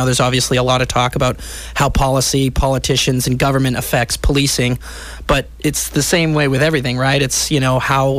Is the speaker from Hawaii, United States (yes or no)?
no; Hanson, Massachusetts, United States; I grew up in Hanson, went to, Indian Head, McQuan, Hanson Middle Schools before going on to BC High. In Dorchester.